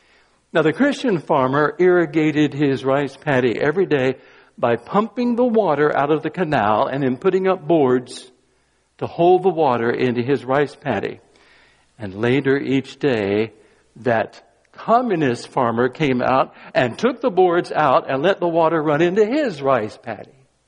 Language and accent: English; Rockingham, North Carolina, United States; True story, when I was a boy, young boy growing up in Rockingham, North Carolina, Mrs. Copeland lived four doors down the street from me.